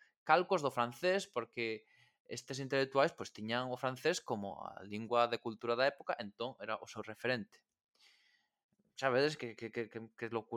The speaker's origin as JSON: {"language": "Galician", "region": "Galicia", "country": "Spain", "said": "Nos que somos galegos, máis ou menos, xa sabemos por onde vai isto."}